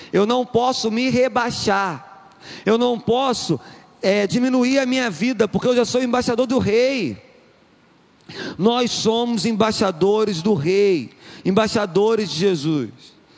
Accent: Brazil; Falei, meu Deus do céu, estou quase esquecendo que eu sou brasileiro.

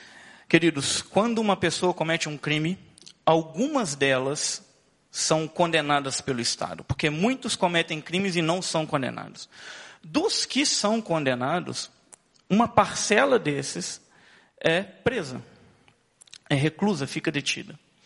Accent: Juiz de Fora, Minas Gerais, Brazil; eu sou de Juiz de Fora, 29 anos, casado, pai de uma menina

